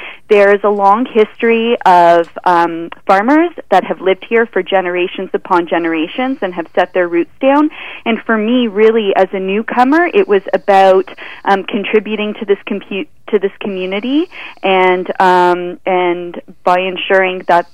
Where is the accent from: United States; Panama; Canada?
Canada; Toronto, Ontario; I am originally from Toronto and in the food industry there and heavily involved in the local food movement there. My husband and I moved specifically to this part of Ontario because of the culinary tourism in this area